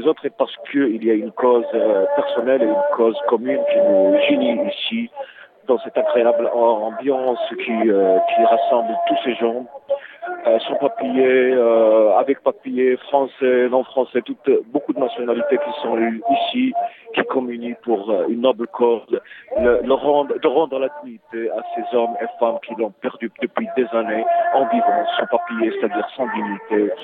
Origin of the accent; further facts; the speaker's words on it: Morocco; Moi, je suis du Maroc, donc beaucoup de gens, quand ils entendent le Maroc, ils disent c'est un pays où il se passe rien, on n'entend rien.